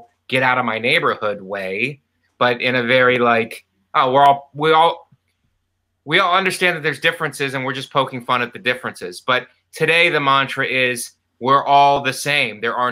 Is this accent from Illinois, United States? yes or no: no; Youngstown, Ohio, United States; also born or lived in Florida; Yeah, I was born in Youngstown. So, and I went to Stadium Drive in Boardman. And then we moved to Florida. And then spent some years in Florida. And then moved back to Ohio, Youngstown area